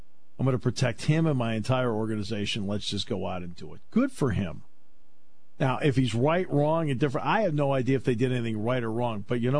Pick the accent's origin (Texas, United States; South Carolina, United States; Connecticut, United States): Connecticut, United States; Enfield; because I grew up in Enfield, Connecticut, which is right on the Massachusetts-Connecticut border.